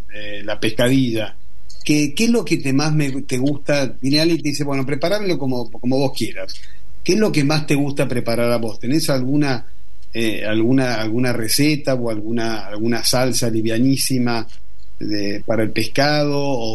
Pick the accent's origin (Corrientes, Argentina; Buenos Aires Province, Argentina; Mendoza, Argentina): Buenos Aires Province, Argentina; Mar del Plata; Y yo de chico, en Mar del Plata los comía, eran los mejillones vivos.